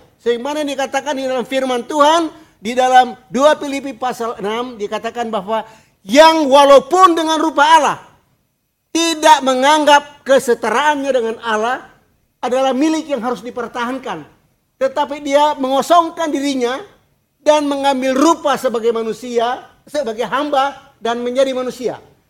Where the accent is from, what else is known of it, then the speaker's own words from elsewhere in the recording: Manado, North Sulawesi, Indonesia; saya ingat di kampung halaman saya di Manado